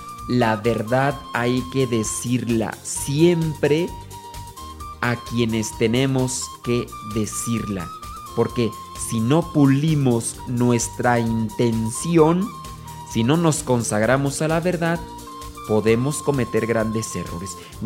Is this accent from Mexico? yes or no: yes; Zacazonapan, State of Mexico, Mexico; en el Estado de México nací. Yo soy de Sacazonapa.